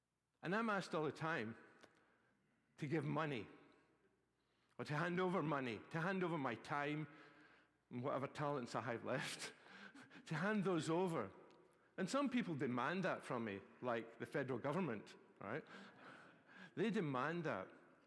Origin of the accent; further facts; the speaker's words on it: Scotland, United Kingdom; even my money as a Scotsman